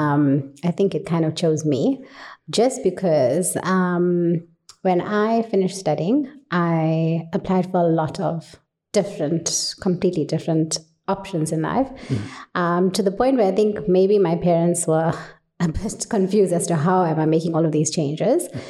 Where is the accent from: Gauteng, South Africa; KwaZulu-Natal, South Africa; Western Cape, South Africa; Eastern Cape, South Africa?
KwaZulu-Natal, South Africa; Durban; So optometry, I studied in Durban. I'm originally from Durban, KZN.